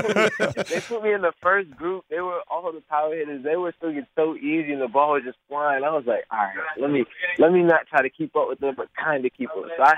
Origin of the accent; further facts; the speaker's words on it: New York, United States; now in Georgia, United States; We would always drive from Georgia to New York because that's where my hometown originally from.